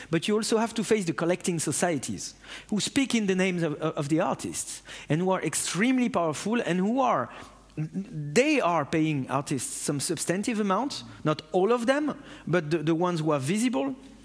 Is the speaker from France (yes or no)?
yes; France; English is a second language; I come from France.